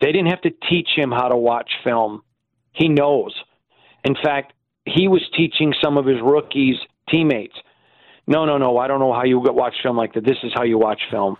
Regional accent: Michigan, United States; now in Las Vegas, United States; I'm from Michigan, but I obviously live in Vegas and cover the Raiders.

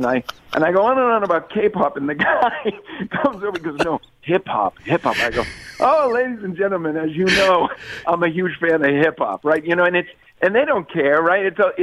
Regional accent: New York City, New York, United States; I'm from Brooklyn, the gritty part of Brooklyn. You can just tell from my cadence.

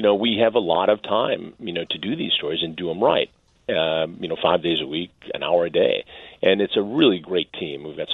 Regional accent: Chicago, Illinois, United States; born there; I was born in Chicago. Actually.

